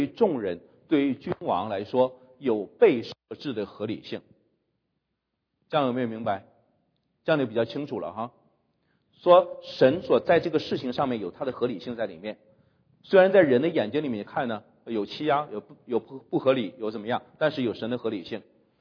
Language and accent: Chinese; China